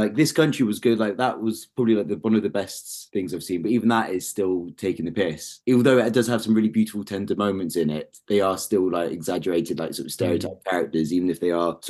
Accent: London, United Kingdom; I grew up in London

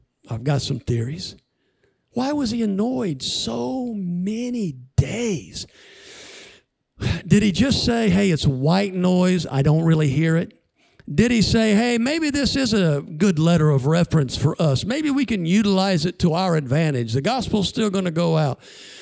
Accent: United States; We memorized, hola … de Estados Unidos. We're from the United States.

